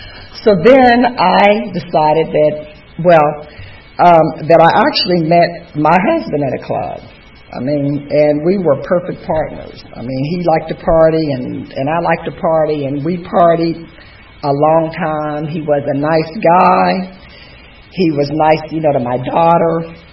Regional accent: West Virginia, United States; that I'm a girl from West Virginia. I'm too tall. I stutter. I'm black.

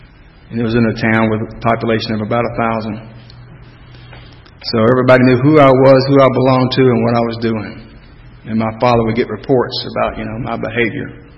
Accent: Atlanta, Georgia, United States; I was born and raised in Atlanta. And for those of you that are confused about that, that means inside the city limits.

